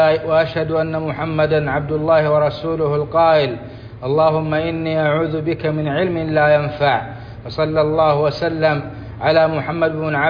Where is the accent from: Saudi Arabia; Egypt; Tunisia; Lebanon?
Saudi Arabia; بلادنا السعودية